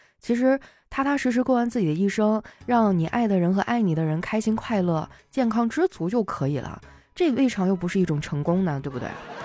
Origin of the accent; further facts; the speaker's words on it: Northeast China, China; 怎么突然又感觉我有东北口音了。哎，东北话真的传染性很强啊，之前我们寝室6个人啊，除了我是东北的